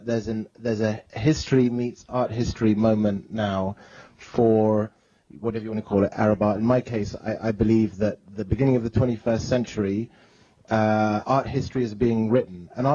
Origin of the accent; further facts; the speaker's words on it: United Kingdom; I mean, I'm British